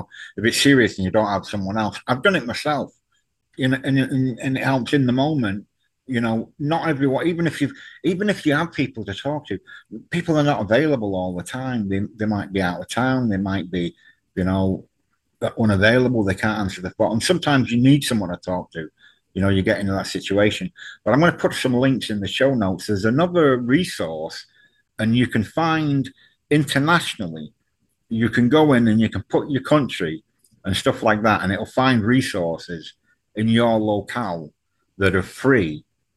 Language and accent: English; North West England, United Kingdom; Yeah, I know that when I left my hometown, I didn't appreciate what I had. I lived on a peninsula, so we had the ocean all around us, and I miss that dearly. But growing up with it, you took it for granted. We were on the doorstep of the English Lake District, took it for granted.